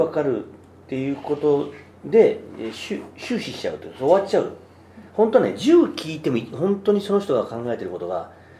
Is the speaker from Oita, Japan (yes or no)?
no; Hiroshima, Japan; accent: Hiroshima dialect; で僕であれば要は広島弁で喋りなさいというのと一緒ね